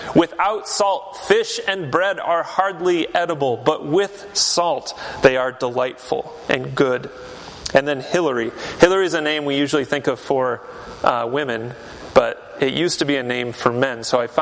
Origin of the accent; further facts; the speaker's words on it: Michigan, United States; Salt was very important in my life growing up in West Michigan as a Dutch American person.